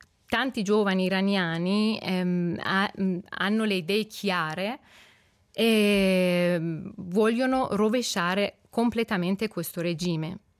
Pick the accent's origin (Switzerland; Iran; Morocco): Iran; io, essendo nata e cresciuta in Iran